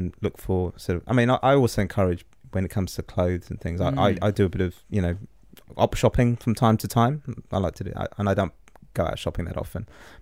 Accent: Mauritius; accent: English; although I sound like I am from the UK because I've got an English accent, but originally I'm from Mauritius. My parents are, and my family background is around sugar farming. So we were kind of smallholder sugarcane farmers.

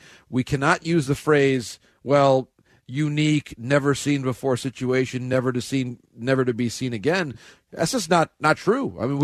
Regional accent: Midwest, United States; and so being a Midwesterner, I made the executive decision

